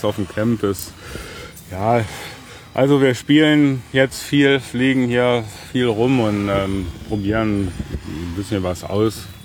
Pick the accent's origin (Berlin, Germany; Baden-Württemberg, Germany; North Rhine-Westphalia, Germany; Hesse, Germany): Baden-Württemberg, Germany; Karlsruhe; Ich bin aus Karlsruhe.